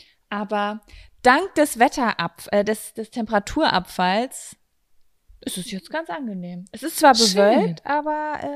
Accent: Lübbecke, North Rhine-Westphalia, Germany; now in Berlin, Germany; Ich bin gestern von meinem Elternhaus aus Lübbecke hierher wieder nach Berlin gekommen

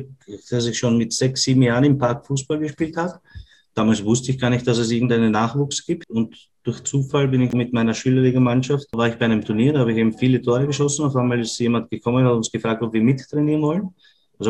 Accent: Vienna, Austria; accent: Viennese; unser Wiener Dialekt ist ja nicht immer zum Verstehen für andere.

